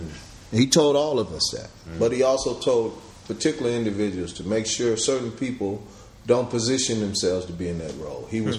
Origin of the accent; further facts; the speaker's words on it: Danville, Illinois, United States; Okay, yeah, I'm from Danville originally, Illinois. So I've got family still in Chicago, out on the south side